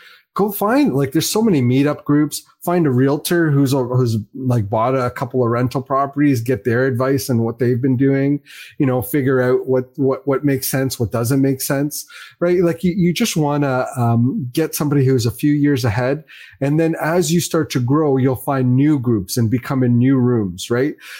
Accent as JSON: {"language": "English", "country": "Canada", "tie": "born or raised there", "also_born_or_lived": "Fiji", "said": "we came to Canada in 1978 with nothing, right? So like, from it's where? Not like, well, I was born in Fiji, the Fiji Islands."}